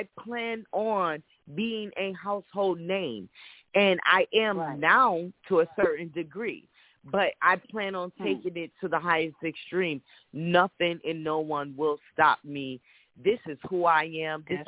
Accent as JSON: {"language": "English", "town": "Rochester", "region": "New York", "country": "United States", "tie": "born or raised there", "said": "a shout out to my hometown, Rochester, New York. That's who made me. And I will never forget where I come from."}